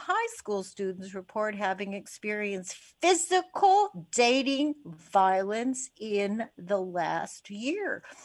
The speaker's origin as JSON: {"language": "English", "town": "Winnipeg", "region": "Manitoba", "country": "Canada", "tie": "born or raised there", "said": "I grew up in Winnipeg, Canada. Yes, I am Canadian"}